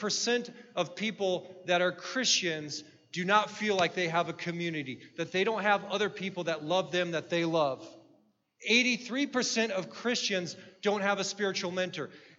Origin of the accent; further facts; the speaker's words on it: United States; Now, I'm an American, so I can say this. America has an obesity problem.